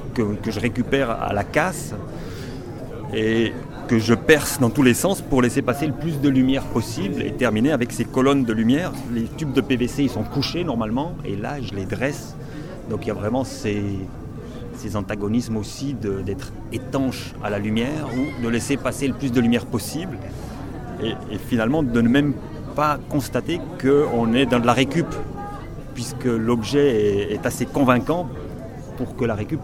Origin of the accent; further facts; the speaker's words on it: Belgium; accent: Belgian; Moi j'ai un accent belge, vous m'entendez?